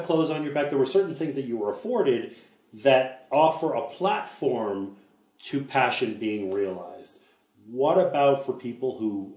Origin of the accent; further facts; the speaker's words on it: Canada; now in Colorado, United States; I'm a Canadian. Yeah. I live in Colorado.